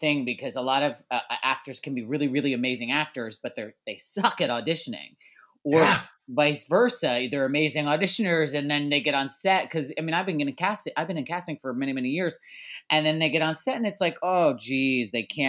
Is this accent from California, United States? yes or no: no; New Jersey, United States; Born and raised in Jersey. Yeah. And I came here like at the end of February and I was only supposed to be here for 2 weeks.